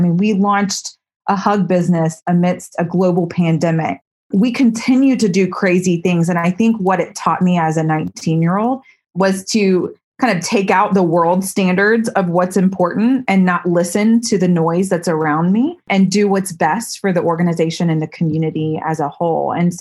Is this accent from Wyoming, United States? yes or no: no; Atlanta, Georgia, United States; I'm an Atlanta girl, and I came down the Highway 316 to Athens, Georgia to become a Bulldog.